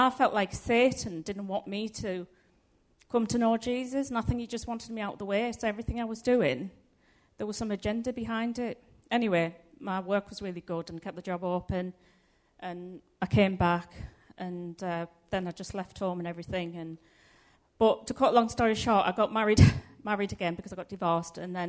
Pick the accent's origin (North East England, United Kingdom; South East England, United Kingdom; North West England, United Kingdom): North East England, United Kingdom; South Bank; also born or lived in Bangladesh; from a Muslim background, so I was originally a Muslim. I was brought up in South Bank, one of the roughest areas of the UK.